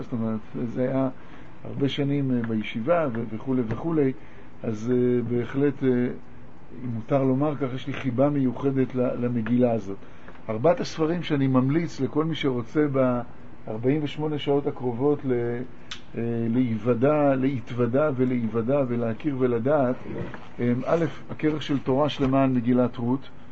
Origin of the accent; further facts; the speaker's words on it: Tel Aviv, Tel Aviv District, Israel; גדלתי בתל אביב, ובילדותי גרנו ברחוב ברנר 23, אנחנו גרנו בקומה שנייה